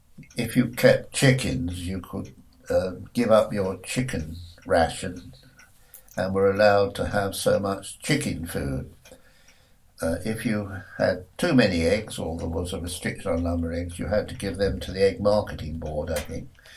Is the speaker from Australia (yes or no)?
no; Danbury, East of England, United Kingdom; I was born and bred in Danbury in April 1933, and I've now reached the age of today of 84.